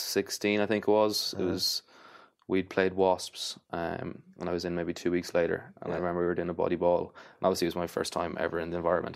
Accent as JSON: {"language": "English", "town": "Athlone", "region": "Westmeath", "country": "Ireland", "said": "They're doing it from Athlone, because I'm from Athlone."}